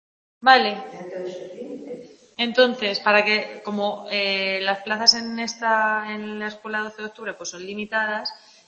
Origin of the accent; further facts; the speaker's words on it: Western Sahara; yo como madre saharaui, española ahora mismo